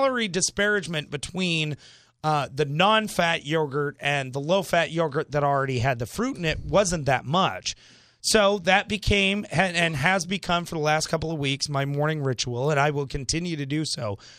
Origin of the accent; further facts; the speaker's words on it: Northeast, United States; I was raised in the Northeast, where breakfast is the pure sweet and salty meal of the day.